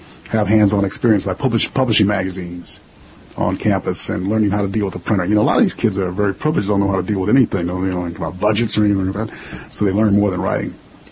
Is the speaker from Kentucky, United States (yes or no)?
no; Buffalo, New York, United States; now in California, United States; I've been in California for 20 years, But I still have a sort of style that's Southern, and that's maybe Polish Catholic, growing up in Buffalo. First dances I learned to do were the polkas.